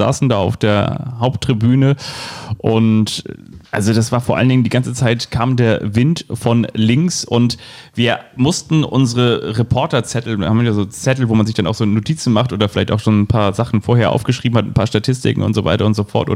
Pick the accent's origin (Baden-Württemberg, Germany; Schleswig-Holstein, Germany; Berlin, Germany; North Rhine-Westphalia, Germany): Schleswig-Holstein, Germany; Kiel; Ich bin ja in Kiel aufgewachsen